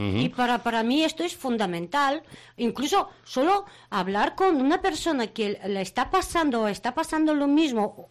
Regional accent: Bulgaria; Spanish is a second language; yo vengo de un país, soy de Bulgaria

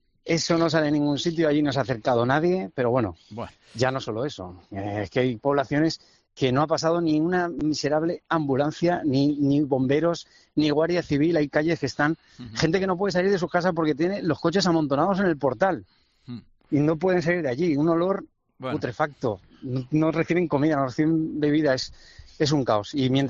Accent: Zaragoza, Aragon, Spain; born there; Allí, en la clínica

